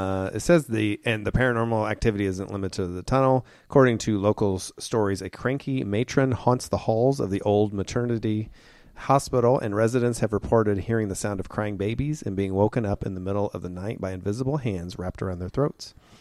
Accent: Kokomo, Indiana, United States; Kokomo, my hometown, mm-hmm. here in Indiana

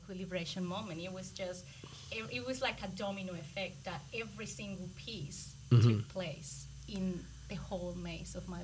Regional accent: Colombia; And so as I grew up in Colombia, it's a very Catholic country, so it was all about the religion.

